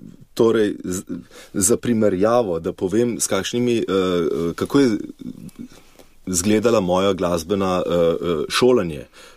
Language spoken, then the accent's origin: Slovenian; Kamnik, Central Slovenia, Slovenia; now in Domžale, Slovenia; kamniški konc originalno prihajam iz Kamnika, čeprav zdaj že precej več kot 10 let živim v Domžalah, ampak ja, to je nekje moj okoliš.